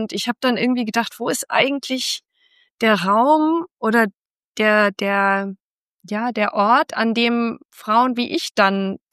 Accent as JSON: {"language": "German", "town": "Frankfurt am Main", "region": "Hesse", "country": "Germany", "said": "ich komme aus Frankfurt am Main, da gab es, glaube ich, zwei Yoga-Studios oder so."}